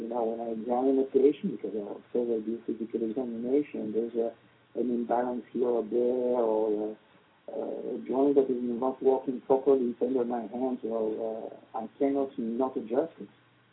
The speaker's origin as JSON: {"language": "English", "town": "Brussels", "region": "Brussels-Capital Region", "country": "Belgium", "tie": "born or raised there", "second_language": "English", "said": "Well, I'm a Brussels sprout and born and bred in Brussels."}